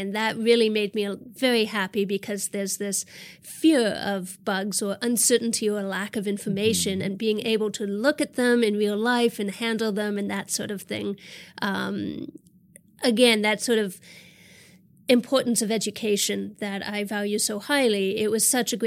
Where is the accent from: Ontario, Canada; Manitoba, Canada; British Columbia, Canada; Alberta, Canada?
Ontario, Canada; Well, I'm from Ontario, Canada, which is more forested. It's a little more eastern.